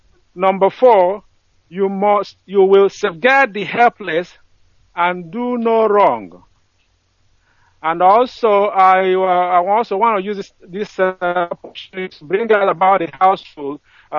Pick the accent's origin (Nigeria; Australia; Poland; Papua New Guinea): Nigeria; Ubahezaji, Imo; now in Los Angeles, United States; from Ubahezaji, in Imo State, or local government, Biafra land. I'm calling from Los Angeles.